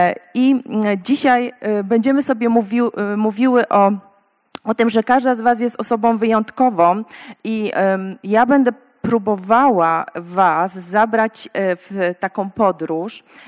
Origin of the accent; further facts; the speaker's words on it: Wodzisław, Silesian Voivodeship, Poland; pochodzę z Wodzisławia.